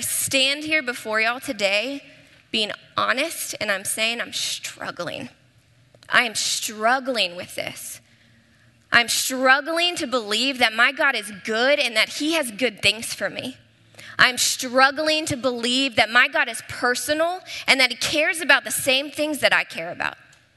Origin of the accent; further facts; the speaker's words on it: Dallas, Texas, United States; I grew up in Dallas, so I am one of you if you were Dallas born and raised.